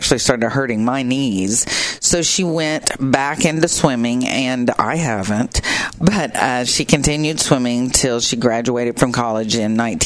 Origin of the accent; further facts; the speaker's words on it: Ada, Oklahoma, United States; Okay, I grew up in Ada Cougars.